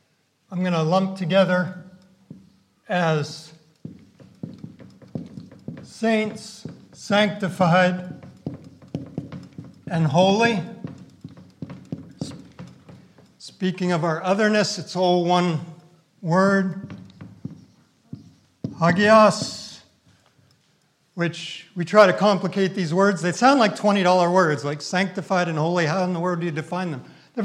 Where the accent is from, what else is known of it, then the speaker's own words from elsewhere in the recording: England, United Kingdom; I know, don't mock me, all right? I'm English. Say it right.